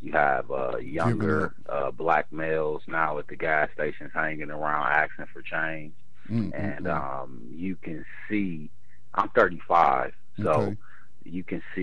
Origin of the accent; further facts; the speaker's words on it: Gary, Indiana, United States; born there; I was born in Gary, Indiana, and that's where my family came from after the migration from Mississippi.